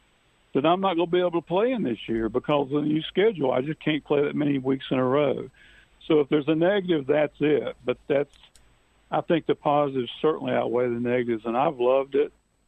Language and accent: English; Greensboro, North Carolina, United States; I'm from Greensboro, and we have a major junior tournament there each year that's sponsored by the Wyndham.